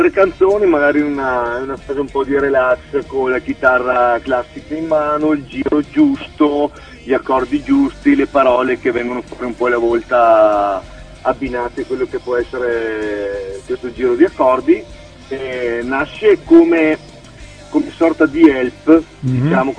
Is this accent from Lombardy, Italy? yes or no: no; Veneto, Italy; Noi siamo della provincia di Vicenza, mm-hmm. Veneto.